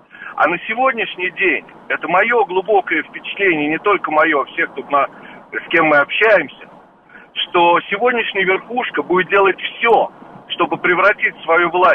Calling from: Israel; Я звоню из Израиля.

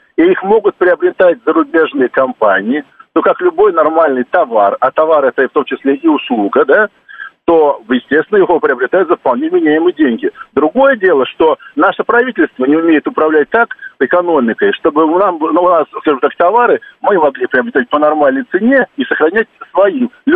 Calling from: Moscow, Russia; я из Москвы.

